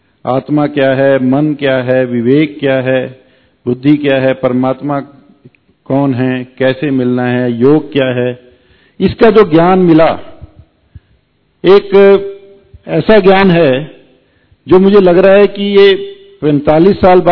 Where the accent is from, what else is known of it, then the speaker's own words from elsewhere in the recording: Delhi, India; मैं दिल्ली से आया हूं।